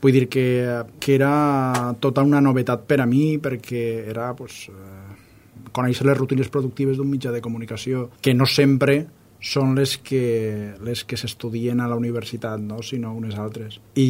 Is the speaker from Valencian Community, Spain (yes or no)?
yes; Valencia, Valencian Community, Spain; born there; vaig néixer a València l'any 1976